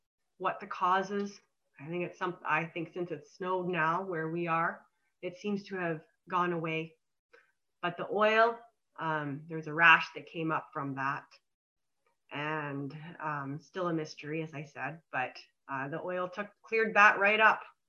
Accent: Calgary, Alberta, Canada; now in Okanagan, Canada; We're from Calgary, and now we live in the Okanagan, British Columbia.

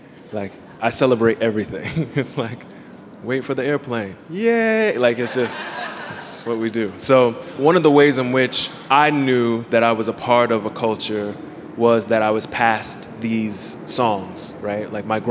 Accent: Miami, Florida, United States; I hail from Miami, Florida, which is the ancestral ground of the Tequesta and the Cacique.

